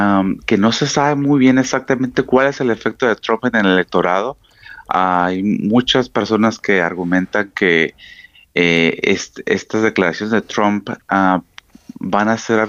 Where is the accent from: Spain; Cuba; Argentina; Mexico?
Mexico; now in Greenland; No. Yo soy mexicano.